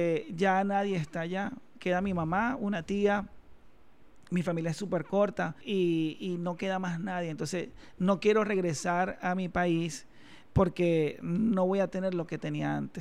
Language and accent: Spanish; Venezuela; moved away as an adult; me tocó salir de Venezuela por la situación económica y política.